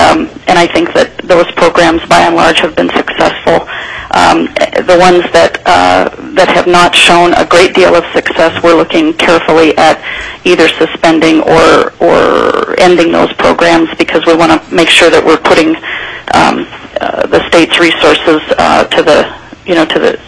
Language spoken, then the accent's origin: English; Fairbanks, Alaska, United States; I'm a lifelong Alaskan, born and raised in Fairbanks